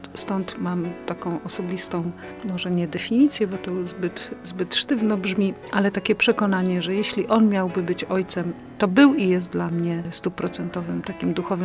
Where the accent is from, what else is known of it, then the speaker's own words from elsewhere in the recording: Greater Poland Voivodeship, Poland; No to na szczęście ja jestem z Wielkopolski, to mam jakieś prawo tutaj gościć w Kaliszu.